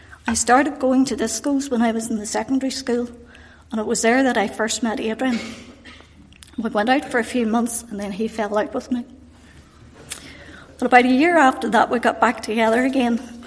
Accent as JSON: {"language": "English", "town": "Armagh", "region": "Northern Ireland", "country": "United Kingdom", "tie": "born or raised there", "said": "I was born in Armagh and I've lived in the city all my life."}